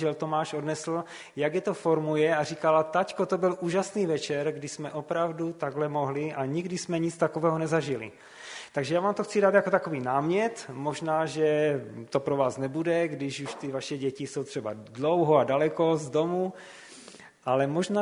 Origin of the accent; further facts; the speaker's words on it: Havířov, Moravian-Silesian Region, Czechia; To své dětství jsem prožíval v Havířově, takže byl jsem takové typické městské dítě